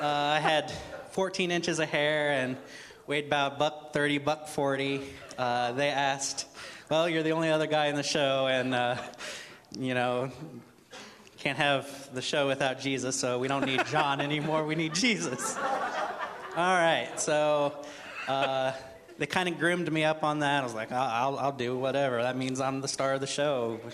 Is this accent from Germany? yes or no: no; Mexico; moved away as an adult; So I'm originally from Mexico, been living here about 6 years.